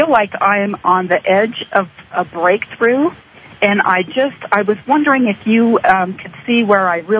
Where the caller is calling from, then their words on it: Twin Falls, Idaho, United States; I'm in Twin Falls.